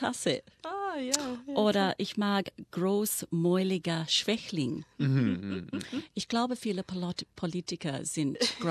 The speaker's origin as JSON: {"language": "German", "country": "Australia", "second_language": "German", "said": "Und bei uns in Australien, im australischen Englisch gab es Sheila, Broad, Chick, Chick."}